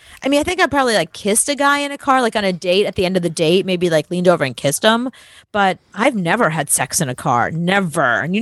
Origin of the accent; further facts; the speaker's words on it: New York, United States; Remember, I grew up in New York, so nobody really had cars.